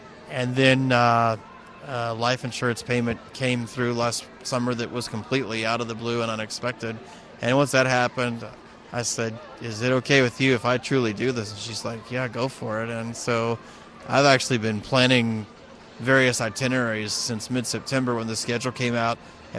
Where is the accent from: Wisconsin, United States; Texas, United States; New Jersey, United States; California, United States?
Texas, United States; moved away as an adult; now in Wyoming, United States; Wyoming is home now, although I lived in Texas all my life until last spring. I'm 39 now, so basically I'm a Texan at heart, even though I now currently call Wyoming home with my wife.